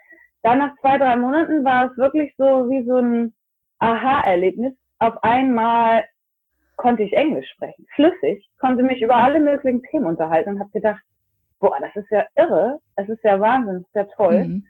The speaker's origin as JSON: {"language": "German", "region": "Northern Germany", "country": "Germany", "accent": "northern German", "moved": "as an adult", "lives_now": "United States", "said": "ich bin 38. Ich komme ursprünglich ganz aus dem Norden Deutschlands. Das kann man sicherlich auch an meinem schönen nordischen Akzent hören. Und ich lebe jetzt seit etwas über 6 Jahren in Florida."}